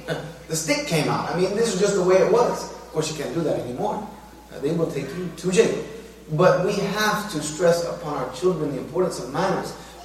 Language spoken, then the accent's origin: English; South Carolina, United States; And me, myself, I was raised in the South, South Carolina.